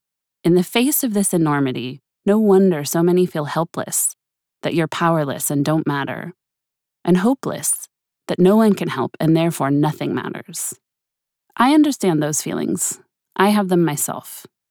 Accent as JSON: {"language": "English", "town": "Sonoma", "region": "California", "country": "United States", "tie": "born or raised there", "said": "Pinot Noir grapes around my hometown of Sonoma"}